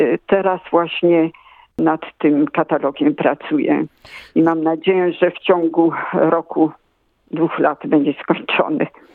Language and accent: Polish; Australia; also born or lived in Germany; Ja się urodziłam w Niemczech, w obozie. I przyjechaliśmy do Australii z rodzicami w roku 1950. Więc ja wtedy byłam małą dziewczynką i urosłam tu, skończyłam szkołę tutaj, skończyłam uniwersytet tutaj i pracowałam tutaj, więc Australia jest moim domem. Ja jestem Australijką